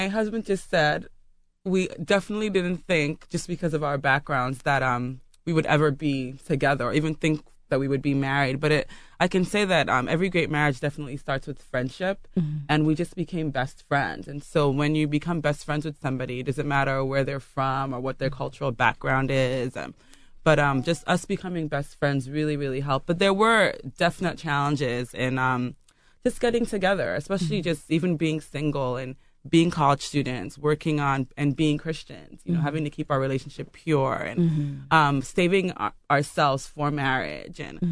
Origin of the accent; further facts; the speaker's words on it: Nigeria; now in United States; my cultural background being Nigerian, being West African, I grew up in Nigeria. So I only moved to the United States to go to school.